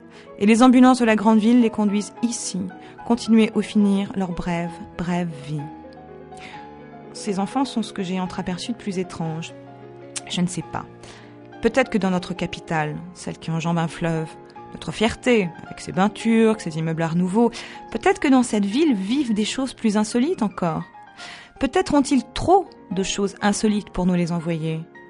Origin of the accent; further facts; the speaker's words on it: France; born there; mon père est hongrois, ma mère est d'origine norvégienne, moi je suis née en France.